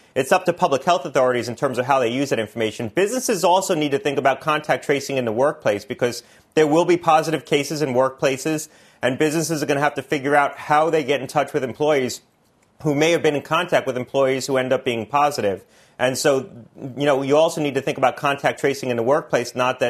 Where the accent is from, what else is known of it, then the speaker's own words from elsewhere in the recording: Connecticut, United States; Connecticut's working on that, my home state, on how to get testing into at-risk sites.